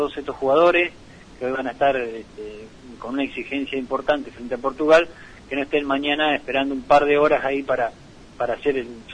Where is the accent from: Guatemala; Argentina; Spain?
Argentina; Obviamente, como argentino, quiero que le vaya bien a todos estos jugadores